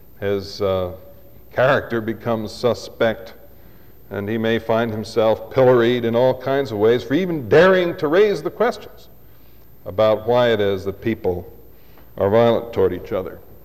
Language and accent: English; Madison, Wisconsin, United States; My hometown is Madison, Wisconsin. Nice little town. The other big city in Wisconsin is Milwaukee.